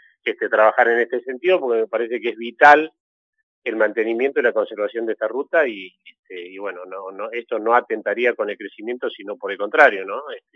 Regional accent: Bariloche, Río Negro, Argentina; yo soy de acá de Bariloche

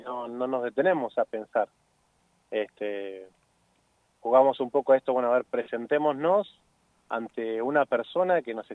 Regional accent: Argentina; somos no solamente argentinos, sino que somos sudamericanos, que somos latinoamericanos, que somos occidentales.

